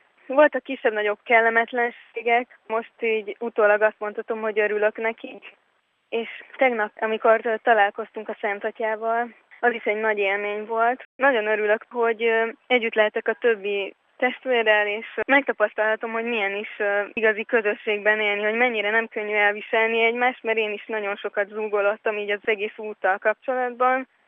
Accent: Budapest, Hungary; Budapestről jöttem, 18 éves vagyok, még tanulok.

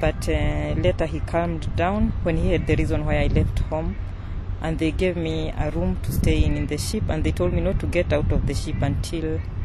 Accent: Kenya; moved away as an adult; now in Italy; I come from Kenya, and I left my country because the police were looking for me. I left my country in 2008, October, and I arrived in Italy the same year in November.

